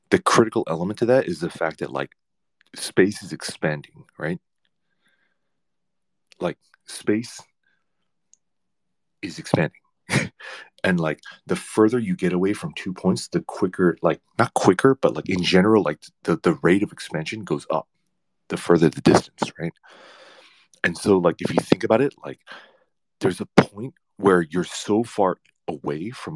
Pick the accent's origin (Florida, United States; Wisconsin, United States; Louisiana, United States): Louisiana, United States; I'm from Louisiana, and you can't call yourself an angler until you go catfish noodling.